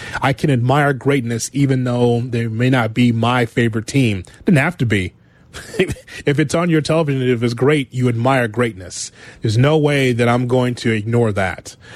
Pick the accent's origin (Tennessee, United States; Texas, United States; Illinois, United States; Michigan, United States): Illinois, United States; Chicago; I mean, I'm from Chicago, and I understand that I have a love for a number of our teams here in the city.